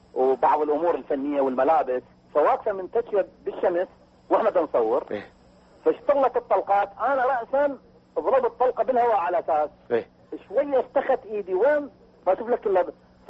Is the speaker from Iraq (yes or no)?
yes; Baghdad, Baghdad Governorate, Iraq; born there; أنا مولود ببغداد يعني بالكرادة الشرقية وأجيد هذه اللهجة الجميلة الجنوبية.